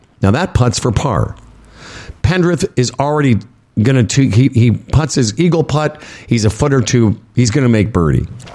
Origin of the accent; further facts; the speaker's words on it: Canada; of course, as a Canadian, you're happy